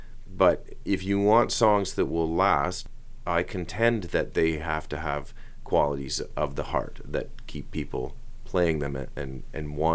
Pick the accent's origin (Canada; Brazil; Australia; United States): Canada; Parry Sound, Ontario; I grew up in Parry Sound, which is just a little bit north of the 45th parallel, and we were considered Northern Ontario